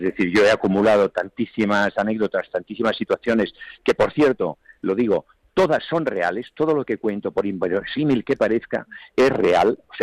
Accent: Barcelona, Catalonia, Spain; Yo que soy de Barcelona, por ejemplo, hay una gran diferencia entre una y la otra.

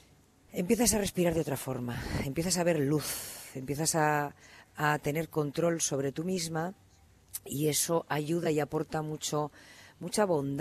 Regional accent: Estella, Navarre, Spain; la falta de no estar en Estella en mi pueblo, de no ver a mis hermanos, de no ver a mi familia

